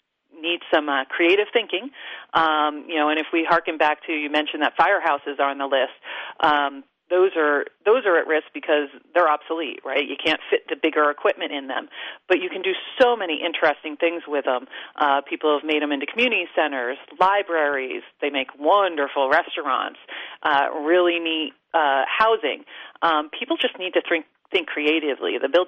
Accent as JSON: {"language": "English", "region": "New Jersey", "country": "United States", "tie": "born or raised there", "said": "Yeah, you know what? I grew up in North Jersey, but my grandparents lived down the shore."}